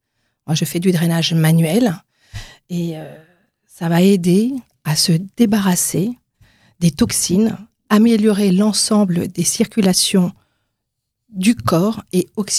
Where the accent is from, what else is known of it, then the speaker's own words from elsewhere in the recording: Île-de-France, France; Oui, j'habite à Paris depuis quelques années, après avoir vécu mon enfance dans l'Ouest parisien. Maintenant, je suis vraiment parisienne.